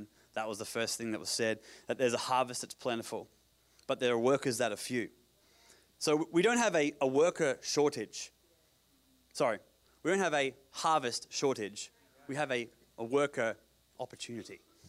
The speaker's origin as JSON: {"language": "English", "country": "Australia", "said": "And I come from Australia, which is the most dangerous country in the world"}